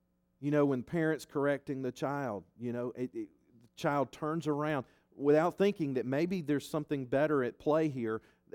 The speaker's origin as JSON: {"language": "English", "country": "Ireland", "said": "I'm Irish. I have red hair, just like my mama."}